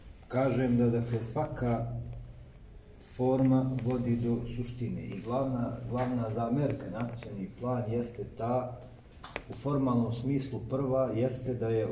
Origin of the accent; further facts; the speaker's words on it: Sandžak, Serbia; kod nas u Sandžaku se i dalje nastavlja praksa obrnuto proporcionalnog zapošljavanja po nacionalnom ključu